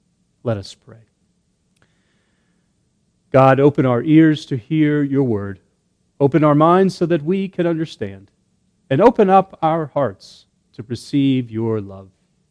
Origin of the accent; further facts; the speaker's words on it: Washington, District of Columbia, United States; Growing up in the Washington, D.C. area, the cherry blossoms always signaled spring was here and longer, warmer days were already here.